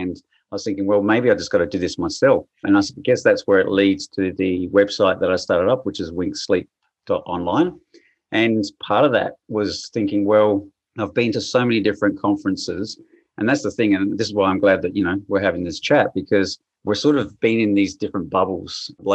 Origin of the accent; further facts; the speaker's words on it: Adelaide, South Australia, Australia; I am from Adelaide, Australia, and definitely being able to help people in my home state.